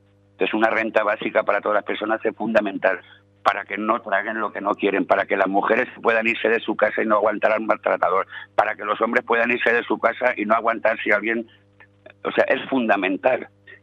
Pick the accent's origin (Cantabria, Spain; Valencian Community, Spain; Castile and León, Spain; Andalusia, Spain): Valencian Community, Spain; Valencia; yo soy de Valencia, y el otro día asistí a una reunión de vecinos